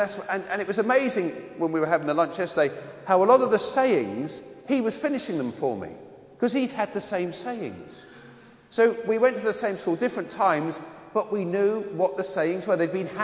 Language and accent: English; Ireland; accent: Irish; I accentuated my London accent, which sounded even worse for having an Irish accent mixed with a London accent.